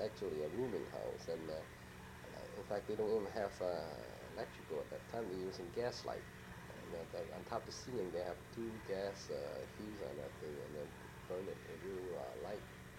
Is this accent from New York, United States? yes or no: no; Los Angeles, California, United States; born there; And I was born in Los Angeles.